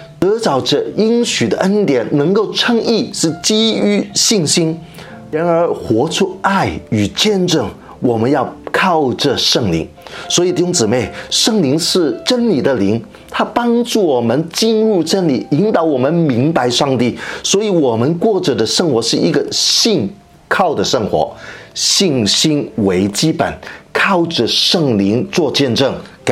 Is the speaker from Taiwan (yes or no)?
no; China; 简单来说，用我们中国人的话，就是保罗跟加拉太人说